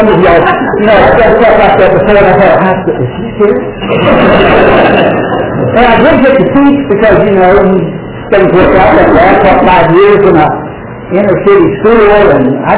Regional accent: Texas, United States; I'm from Texas, if you don't mind a few of those.

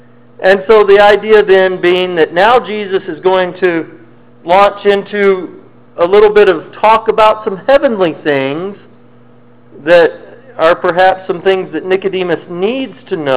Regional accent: Colorado, United States; moved away; I grew up in Colorado, and you know, in Colorado you get a lot more snow than we do down here.

